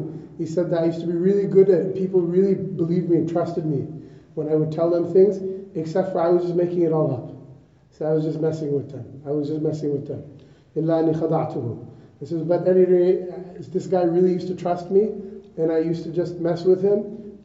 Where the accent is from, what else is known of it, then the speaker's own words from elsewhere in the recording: Seattle, Washington, United States; The CEO of Starbucks, I'm from Seattle.